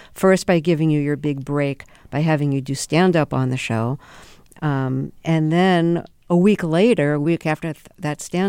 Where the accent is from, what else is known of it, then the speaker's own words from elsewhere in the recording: Brooklyn, New York, United States; and I'm from Brooklyn